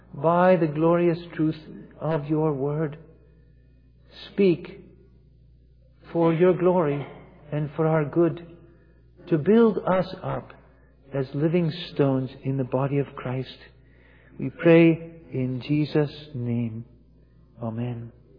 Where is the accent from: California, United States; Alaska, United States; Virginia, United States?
Virginia, United States; Although I grew up in Virginia, I'd never any personal experience with grits until I moved away to university.